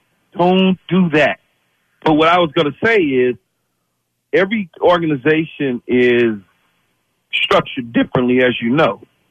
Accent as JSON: {"language": "English", "region": "West Coast", "country": "United States", "said": "I'm from the West Coast. I'm out west in the Pac-12 country."}